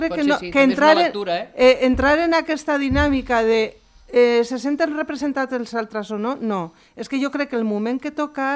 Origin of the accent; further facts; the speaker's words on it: Castile, Spain; Catalan is a second language; Com que soc castellana, visc aquí, però...